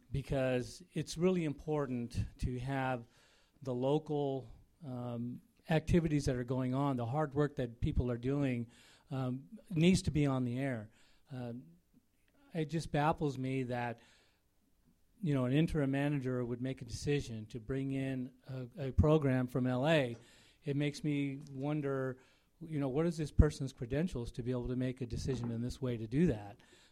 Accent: San Jose, California, United States; I'm from San Jose.

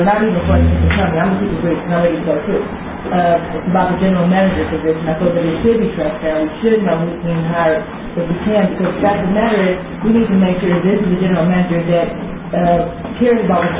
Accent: Los Angeles, California, United States; I come from South Central. I come from a community of brown and black people.

